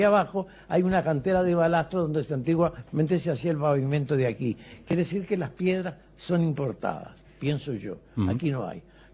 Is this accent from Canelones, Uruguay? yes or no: yes; Canelones, Uruguay; Montevideo y Sauce y Canelones, por eso somos canarios, procedemos.